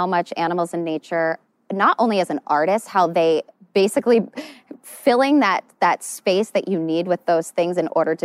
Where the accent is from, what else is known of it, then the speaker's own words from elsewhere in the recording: Virginia, United States; And I grew up in Virginia, so I grew up, my sister rode, and I loved horses.